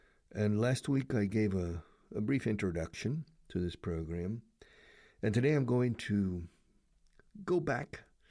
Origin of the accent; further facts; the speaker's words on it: Houston, Texas, United States; also born or lived in Tulsa, Oklahoma; But I was born in Houston. I grew up my first 9 years in Houston, Texas. And my father was transferred with the family to Tulsa, Oklahoma.